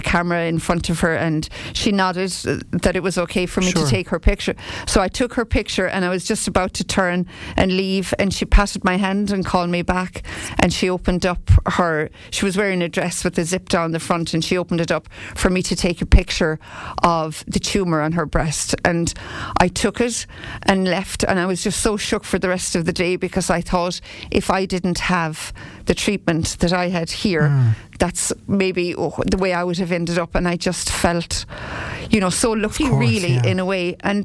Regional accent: Clooney, Ireland; I mean, I grew up in Clooney.

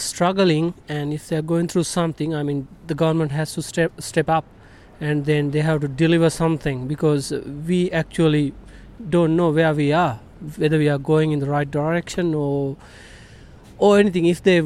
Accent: Sri Lanka; now in Australia; and we have been here for 10 years in Australia, and we are like migrants from Sri Lanka originally.

